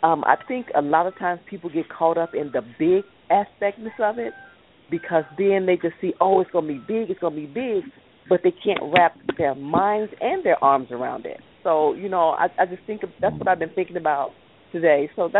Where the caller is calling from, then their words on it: Columbus, Ohio, United States; I'm in Columbus.